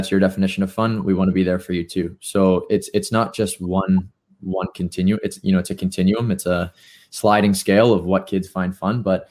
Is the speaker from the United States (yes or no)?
no; North Vancouver, British Columbia, Canada; Yeah, so I've born and raised in North Vancouver here in BC